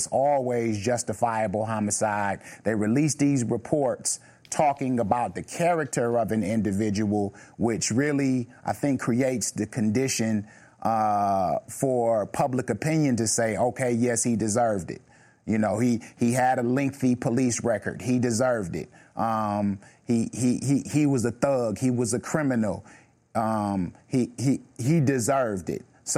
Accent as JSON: {"language": "English", "town": "Milwaukee", "region": "Wisconsin", "country": "United States", "tie": "born or raised there", "said": "growing up in Milwaukee always felt like this was a place of extreme despair."}